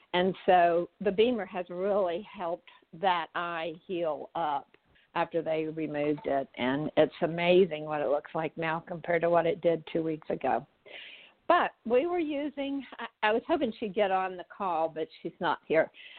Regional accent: Atlanta, Georgia, United States; I'm from Atlanta, Georgia.

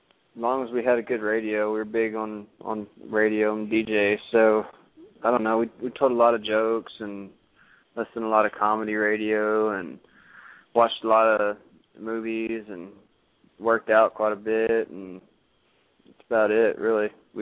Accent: Houston, Texas, United States; And then when I won the Houston Rodeo, just because it's my hometown, and it was in the Astrodome, and growing up, you know

